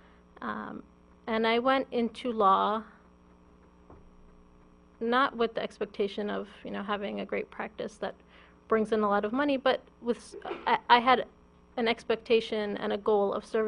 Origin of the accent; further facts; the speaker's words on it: Canton, Michigan, United States; also born or lived in New Jersey; it wasn't until the early 90s when we moved from New Jersey to Michigan, to Canton, Michigan, where I had a large Muslim community around me. I went to high school at Plymouth-Salem.